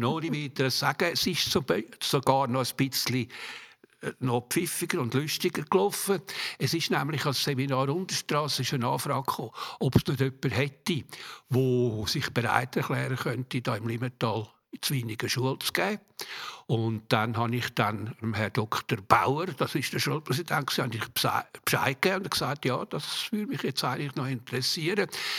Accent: Zürich, Zurich, Switzerland; Also ich bin am See aufgewachsen, an der Seegartenstrasse, etwa 300 Meter von der Badi Utokea weg, wo so unser Bubenrevier war.

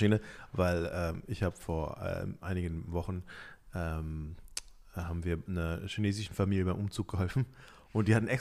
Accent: Thailand; Aber ich bin in Thailand aufgewachsen.

